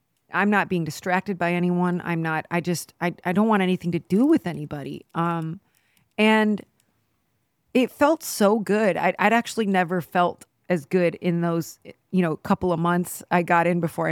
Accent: Midwest, United States; now in Austin, United States; hoping that it would be closer to my values as a Midwesterner.

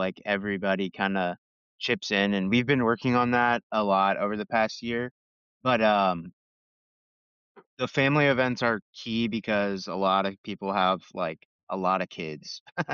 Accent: St. Louis, Missouri, United States; I'm from St. Louis originally.

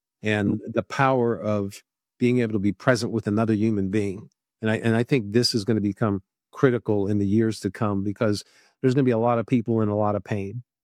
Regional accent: Pittsburgh, Pennsylvania, United States; I grew up in Pittsburgh, you know, that U.S. Steel job that was great.

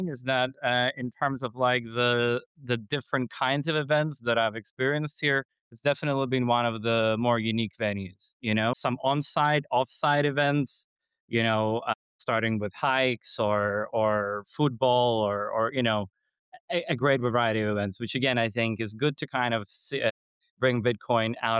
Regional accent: Latvia; English is a second language; now in United Kingdom; so I'm originally from Latvia

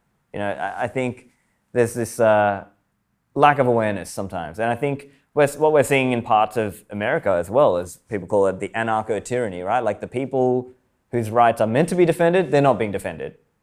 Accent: Sydney, New South Wales, Australia; now in Dubai, United Arab Emirates; I grew up in Sydney, Australia, so maybe that I have some attachment there.

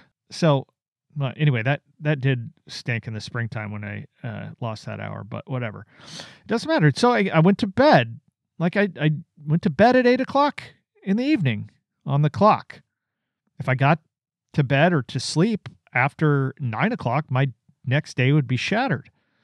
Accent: Oregon, United States; I'm from Oregon originally

